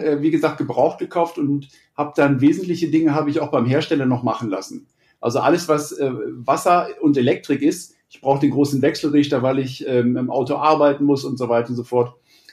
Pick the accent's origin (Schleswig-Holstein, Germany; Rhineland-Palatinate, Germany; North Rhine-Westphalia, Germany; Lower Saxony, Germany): Schleswig-Holstein, Germany; Husum; Und wir kommen aus Husum und da, bis Husum musst du halt immer in Hamburg vorbei.